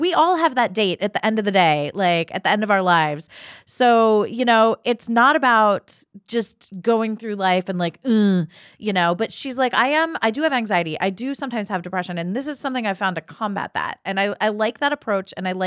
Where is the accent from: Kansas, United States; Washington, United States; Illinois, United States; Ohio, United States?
Ohio, United States; now in Los Angeles, United States; the fact that we're in Los Angeles and I grew up in Ohio, and even though I was going to dance in the summers, I was studying in New York City